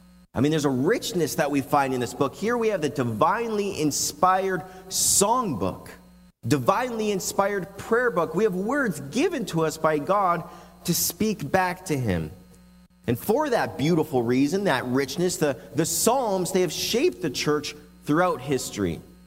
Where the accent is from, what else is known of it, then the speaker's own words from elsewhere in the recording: Fort Macleod, Alberta, Canada; Both my wife and I, we are originally from southern Alberta. I'm from the Fort McLeod area. And my wife, she is from Tabor. And I grew up on the honeybee farm.